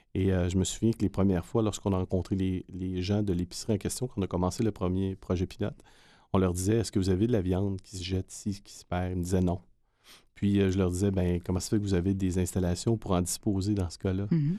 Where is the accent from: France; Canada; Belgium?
Canada; Quebec; Moi, je viens de la région de Gaspésie.